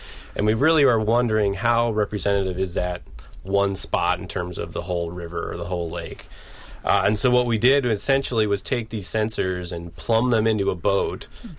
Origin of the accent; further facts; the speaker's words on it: Minnesota, United States; I mean, growing up in Minnesota, we're always around lakes and streams.